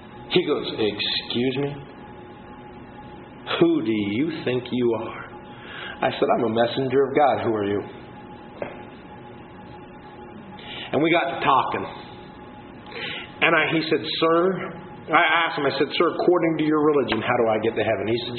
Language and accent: English; Canada; I said, I'm from Canada. Do you know where that is?